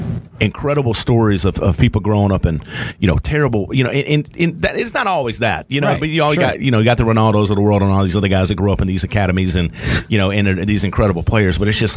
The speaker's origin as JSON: {"language": "English", "region": "Tennessee", "country": "United States", "tie": "born or raised there", "said": "I grew up in Midtown playing for Evergreen and Idlewild and ended up playing at Central, you know what I mean?"}